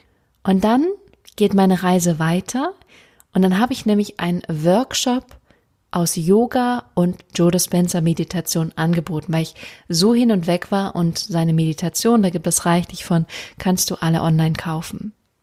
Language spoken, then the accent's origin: German; Freiburg, Baden-Württemberg, Germany; Ich komme ursprünglich aus Freiburg, das heißt, ich wohne direkt um die Ecke.